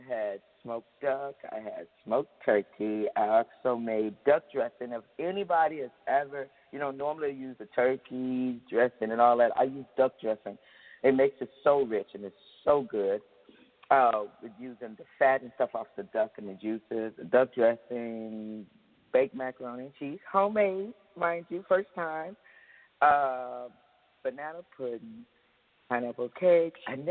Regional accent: Texas, United States; If it's anything over 60 degrees to me, I'm a Texan, it's cold. It's cold.

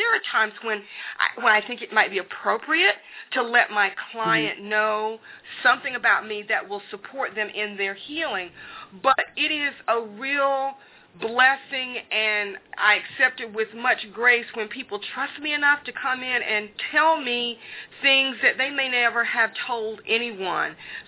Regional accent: the South, United States; I was brought up in the South. You know, I'm African-American

